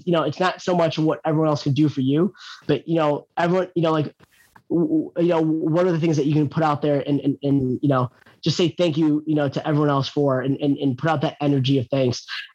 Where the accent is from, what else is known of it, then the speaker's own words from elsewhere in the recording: Chicago, Illinois, United States; I grew up here in the Jordan era, and definitely grew up with a family that loves sports.